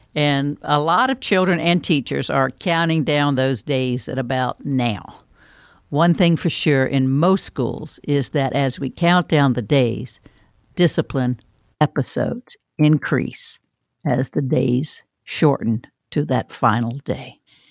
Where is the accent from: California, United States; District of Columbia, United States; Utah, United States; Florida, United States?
Florida, United States; I mean, you can see I'm from Florida because most of you don't go outside at Thanksgiving in the rest of the country.